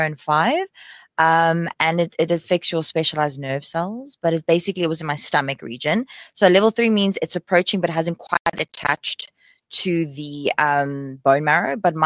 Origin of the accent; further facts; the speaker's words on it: Witbank, Mpumalanga, South Africa; So I grew up in Witbank and needless to say, I'm actually proud of it.